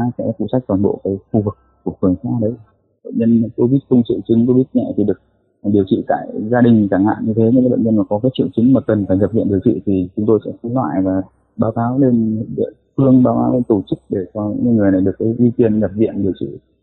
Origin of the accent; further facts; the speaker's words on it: Northern Vietnam, Vietnam; Chúng tôi thì là người miền Bắc, và các cái vấn đề là vào trong Nam thì sẽ có một chút khác nhau về các cái văn hóa